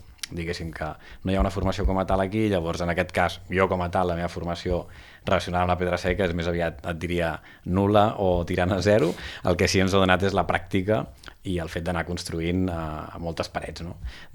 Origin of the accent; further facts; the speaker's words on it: Barcelona, Catalonia, Spain; also born or lived in Priorat; Doncs jo sóc a meitat del Priorat, meitat de Gràcia, de Barcelona, 50-50.